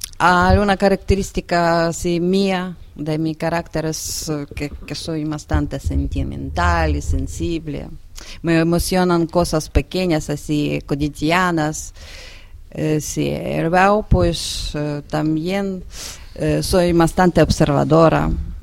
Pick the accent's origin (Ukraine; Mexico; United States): Ukraine; Spanish is a second language; dar imagen que somos distantes, pero luego cuando tú te coges